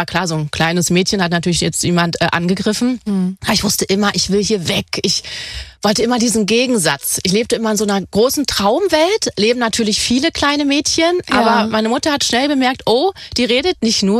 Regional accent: Berlin, Germany; Ja, ich bin im Plattenbau groß geworden, in Hellersdorf-Marzahn.

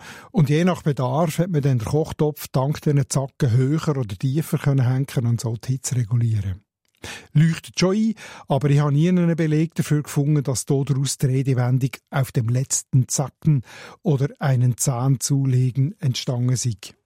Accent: Solothurn, Switzerland; accent: Schwarzbubenland dialect; In meinem Dialekt ist ein Gutzi ein Bonbon, also ein Zucker, ein Zückerli.

